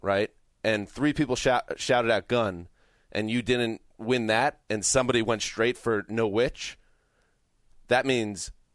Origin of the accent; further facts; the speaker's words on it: New York, United States; We grew up in New York, a town north of New York City